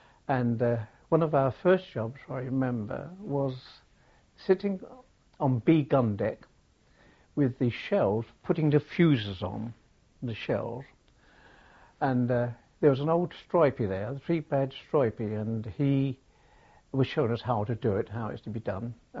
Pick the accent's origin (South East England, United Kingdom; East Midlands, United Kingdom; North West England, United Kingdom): South East England, United Kingdom; Southampton; also born or lived in Brighton; I was adopted when I was quite small and brought to Southampton. … we lived quite near to the Polygon in Southampton at the time.